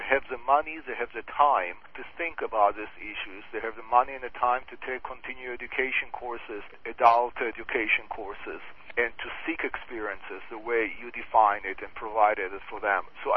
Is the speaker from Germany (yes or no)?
no; Israel; English is a second language; Living in the Middle East, growing up in Israel